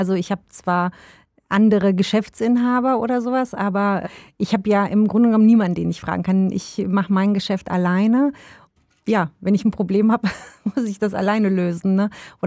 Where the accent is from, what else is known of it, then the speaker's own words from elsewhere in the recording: Krefeld, North Rhine-Westphalia, Germany; ich bin 40 Jahre alt. Bin auch gebürtige Krefelderin und vor 50 Jahren, also ist mein Vater nach Deutschland gekommen aus dem ehemaligen Jugoslawien als Gastarbeiter. Und wir Kinder sind bis auf meinen Bruder hier geboren